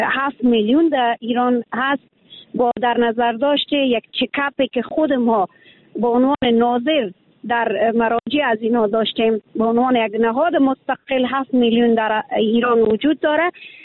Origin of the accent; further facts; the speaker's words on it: Afghanistan; now in Iran; به عنوان یک افغان، همیشه دفاع کردم از وطن خود